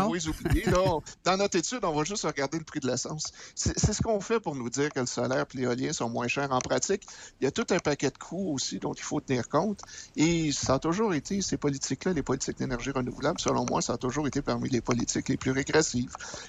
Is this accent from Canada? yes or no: yes; Quebec, Canada; Ça nous définit en tant que Québécois.